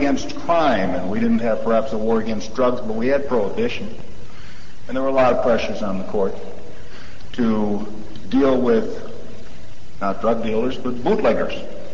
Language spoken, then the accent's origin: English; Racine, Wisconsin, United States; I'm from Racine. I'm an attorney.